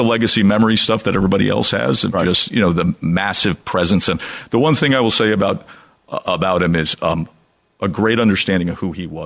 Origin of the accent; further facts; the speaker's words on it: New York, United States; We were obsessed with horse gambling, growing up in New York, gambling on horse racing, watching football, watching boxing.